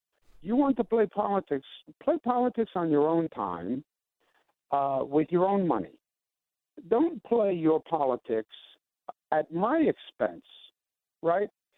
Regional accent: New York, United States; I ran as a New Yorker.

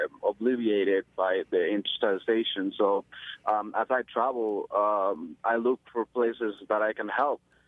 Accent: Puerto Rico; I'm a poet. I'm a traveler. I'm from Puerto Rico.

